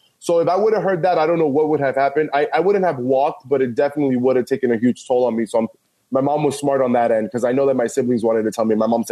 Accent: Florida, United States; My hometown, you know, some trees were knocked down and some fences, but everybody's doing good. Key West, which is like an hour, 2 hours away from me, they were hit really hard

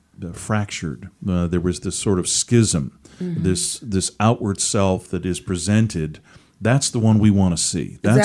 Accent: Seattle, Washington, United States; Seattle area. So sad. That's my hometown. I know those people up mm-hmm. there.

